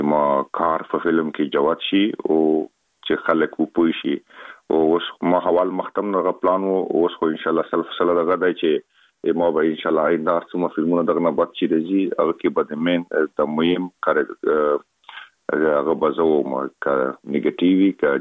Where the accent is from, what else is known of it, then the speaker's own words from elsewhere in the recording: Afghanistan; خلک خبر دي چې موږ افغان یم